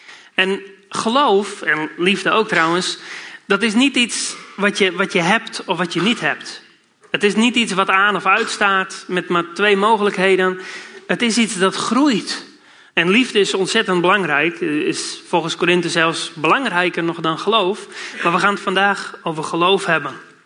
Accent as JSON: {"language": "Dutch", "town": "Amsterdam", "region": "North Holland", "country": "Netherlands", "said": "ik kom uit Amsterdam."}